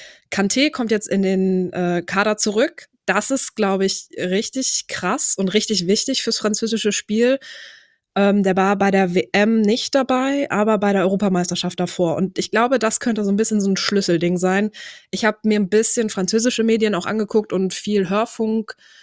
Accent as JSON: {"language": "German", "town": "Hanover", "region": "Lower Saxony", "country": "Germany", "tie": "born or raised there", "said": "in meiner Heimatstadt. Hannover."}